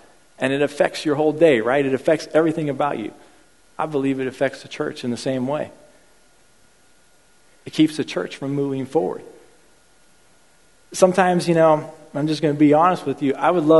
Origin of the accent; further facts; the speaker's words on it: Argentina; You know, growing up in Argentina, I think there was three things in my life that I always did.